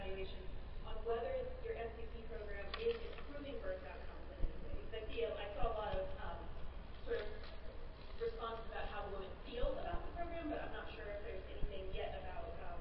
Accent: North Carolina, United States; So I'm from North Carolina, and we used to have an NCC program

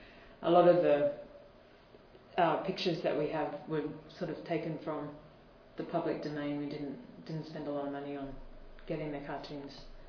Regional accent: Australia; because I'm Australian, we gave it to a few of our young Australian pharmacist volunteers working in the Pacific

